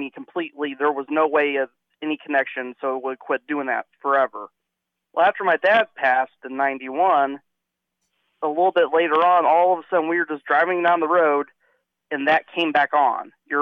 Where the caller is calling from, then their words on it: Pekin, Illinois, United States; Pekin, Illinois.